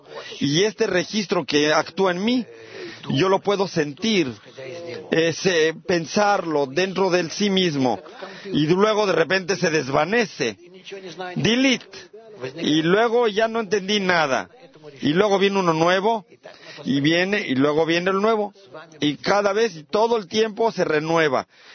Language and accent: Spanish; Israel; Spanish is a second language; de Israel.